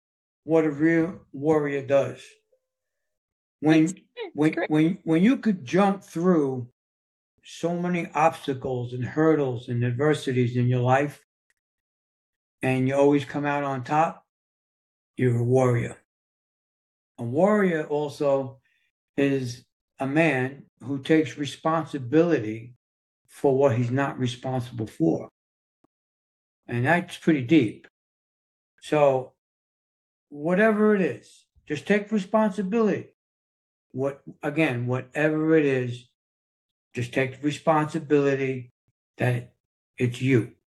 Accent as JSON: {"language": "English", "town": "New York City", "region": "New York", "country": "United States", "tie": "born or raised there", "said": "I was born and raised in New York City. I come from the streets of New York. We come from a poor background."}